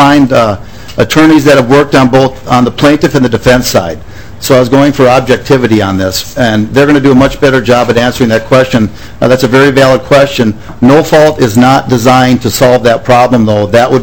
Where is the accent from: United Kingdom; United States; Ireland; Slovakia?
Ireland; I'm going to take a shot at it because I'm Irish.